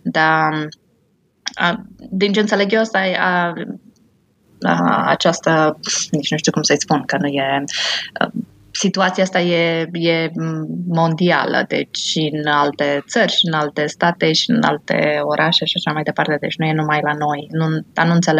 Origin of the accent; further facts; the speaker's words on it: Romania; moved away as an adult; now in Chicago, United States; Eu am plecat din România în 2002, m-am mutat aici în Chicago în 2002 și cam aici am rămas. Mi-am plecat doar câțiva ani în Indiana ca să-mi fac rezidențiatul, dar mare parte am stat aici în Chicago.